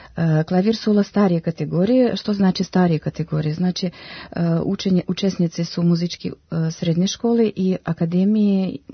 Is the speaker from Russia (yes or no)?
yes; Russia; Croatian is a second language; Ko što po naglasku čujete, ja sam Ruskinja koja je studirala u Adijski državni konzervatorijom.